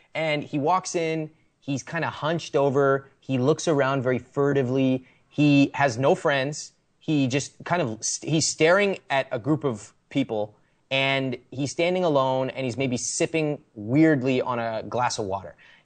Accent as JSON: {"language": "English", "country": "India", "said": "So I'm an Indian guy. I was bred to negotiate."}